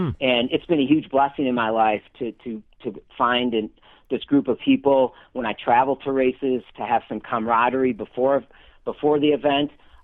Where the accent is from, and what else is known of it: Michigan, United States; born or raised there